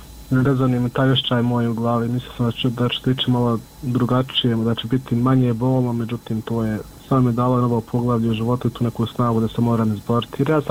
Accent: Miljevina, Republika Srpska, Bosnia & Herzegovina; mi smo svi gore iz Miljevine

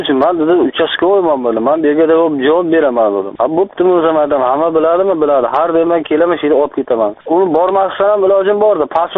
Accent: Navoiy Region, Uzbekistan; "Men Navoiydanman, sen qaydasan?"

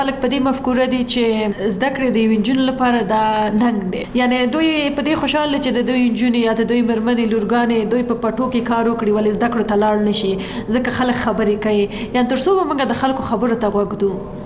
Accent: Kunar, Afghanistan; زه د کونړ ولایت نه یم.

